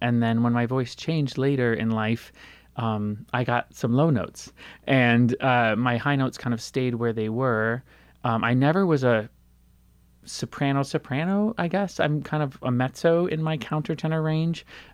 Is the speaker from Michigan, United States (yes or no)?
yes; Bloomfield Hills, Michigan, United States; born there; I was born in Michigan, also not too far from here in Bloomfield Hills.